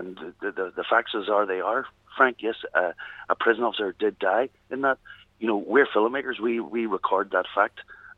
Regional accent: Belfast, Northern Ireland, United Kingdom; I grew up in Ardoyne.

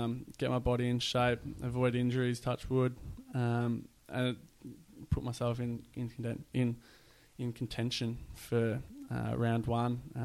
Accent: Macedon, Victoria, Australia; also born or lived in Scotland; now in Sydney, Australia; I grew up in Macedon, which is 45 minutes towards Bendigo on the Calder Highway. And I grew up there. Ever since I was one, I moved over from Scotland where I was born and, lived there before moving to Sydney.

